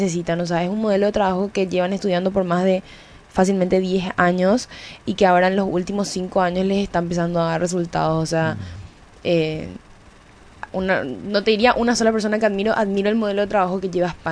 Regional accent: Paraguay; somos paraguayos

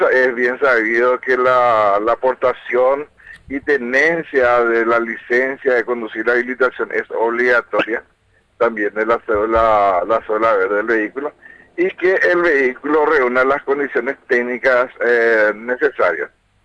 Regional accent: Paraguay; somos los paraguayos, muchas veces somos inconscientes

